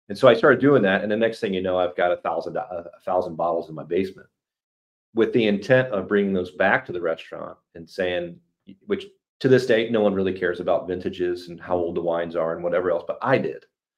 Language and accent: English; New York, United States; your restaurant is the best, and I know because I'm from New York.